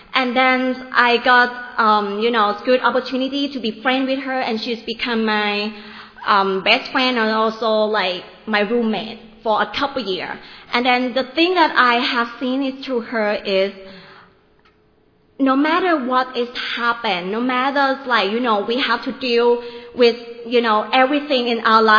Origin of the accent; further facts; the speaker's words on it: Nonthaburi, Thailand; also born or lived in Northeast Thailand; I come from North East. I was born there in northeast of Thailand, and then I grew up in Nong Thaburi, which is 1 hour and a half away from Bangkok. And then after I graduated, I moved in Bangkok downtown